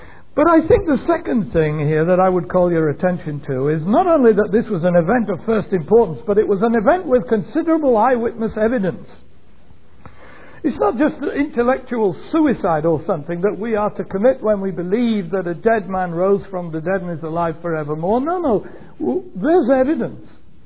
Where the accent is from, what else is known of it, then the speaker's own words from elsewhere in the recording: England, United Kingdom; Because I come from England, as you know